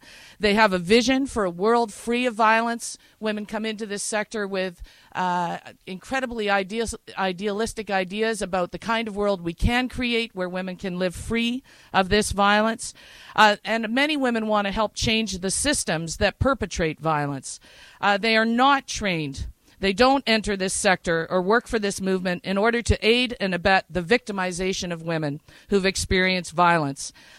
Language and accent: English; Canada; These are not women who are threatening me as a Canadian citizen.